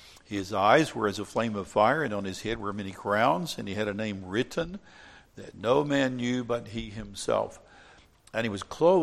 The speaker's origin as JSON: {"language": "English", "region": "Texas", "country": "United States", "tie": "born or raised there", "said": "You know, I grew up in Texas, and every horse I ever rode bit me, bucked me, or kicked me."}